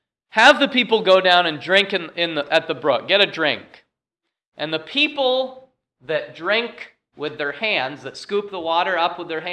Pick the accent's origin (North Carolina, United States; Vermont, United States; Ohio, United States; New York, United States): Vermont, United States; I said, well, I'm from Vermont.